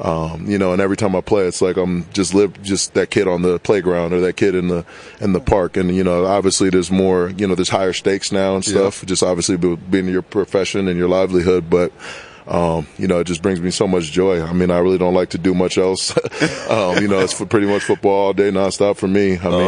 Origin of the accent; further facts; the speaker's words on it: Massachusetts, United States; and like I said, I'm from Massachusetts, so I'm a diehard Celtics fan